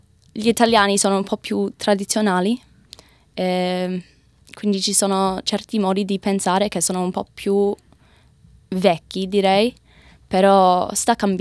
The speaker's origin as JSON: {"language": "Italian", "country": "Australia", "second_language": "Italian", "said": "Io dico, no, sono australiana tutto, tipo 100%, tutti e due i genitori sono australiani, però mi sento italiana nell'anima"}